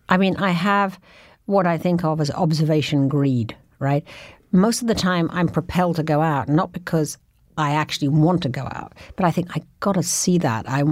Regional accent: London, United Kingdom; Plus, I was from London, and so it was all new to me.

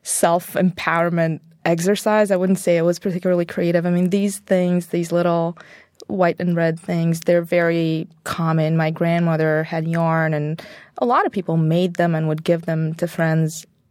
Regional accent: Bulgaria; It was very different. So when I was little, it was still communism

